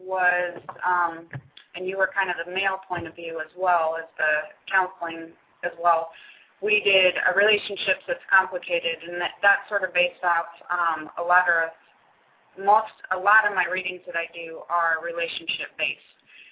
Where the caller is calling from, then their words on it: Hawaii, United States; Aloha, everyone. … I am back calling from Hawaii and with my co-host, Bob.